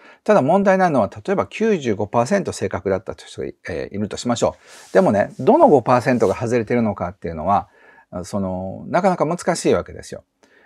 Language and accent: Japanese; Kobe, Hyogo, Japan; 僕は神戸出身なので、